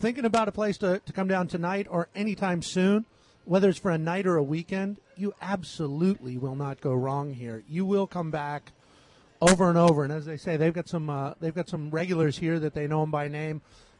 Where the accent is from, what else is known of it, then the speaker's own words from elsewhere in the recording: Sedona, Arizona, United States; I grew up in Sedona, and so I spend quite a bit of time up there still.